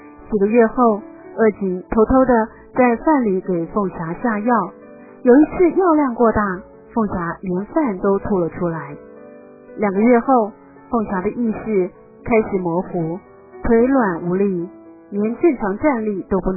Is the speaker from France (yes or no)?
no; China; 我们中国人为什么会有这种想法？